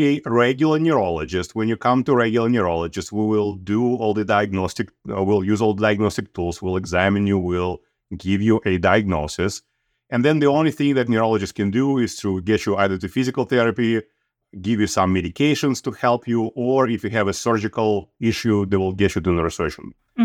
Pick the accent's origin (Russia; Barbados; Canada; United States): Russia; English is a second language; So I'm from Russia originally